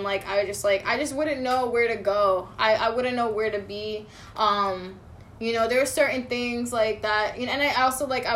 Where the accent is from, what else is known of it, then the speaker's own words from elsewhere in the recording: New York, United States; also born or lived in Bronx / Massachusetts; I was born in the Bronx, raised in upstate New York. Right. And then I went back and forth from upstate New York to Massachusetts.